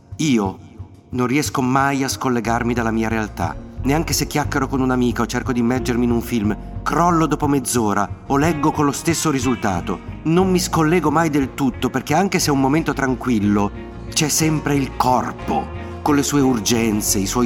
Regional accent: Genoa, Liguria, Italy; sono genovese quindi di natura pessimista, sia perché sono vecchio

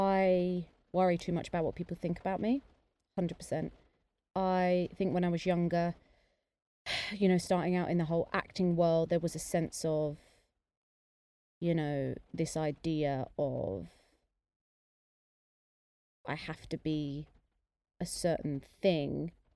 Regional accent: United Kingdom; I'm like, oh no, like I'm not Indian enough, and I feel like I can't represent that group. But then I'm like, you know, I'm very, very British

